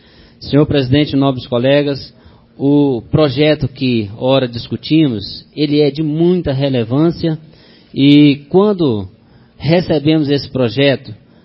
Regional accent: Formosa, Goiás, Brazil; Nós que somos de Formosa, queremos ter, sim, uma Formosa melhor para todos nós

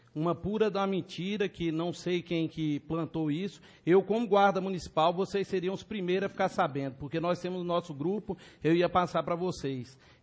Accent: Formosa, Goiás, Brazil; nós estamos morando em Formosa, somos de Formosa, nós temos que fazer a nossa parte

